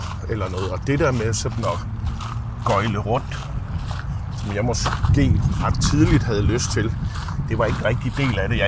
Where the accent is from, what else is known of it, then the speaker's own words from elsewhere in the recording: Central Denmark Region, Denmark; born there; Jeg er født i en lille by nord for Aarhus.